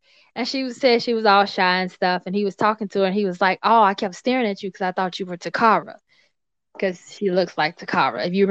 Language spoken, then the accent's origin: English; Chicago, Illinois, United States; So we're from Chicago, but I've seen him at Dominic's before.